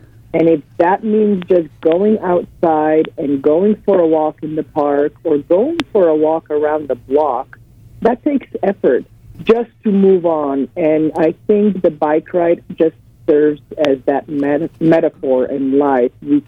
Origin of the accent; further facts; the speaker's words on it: Slovenia; now in United States; And where I grew up was in the Julian and Karavankan Alps, right on Austrian-Italian border. Lots of lakes, lots of rivers, and also very close to the Adriatic coast.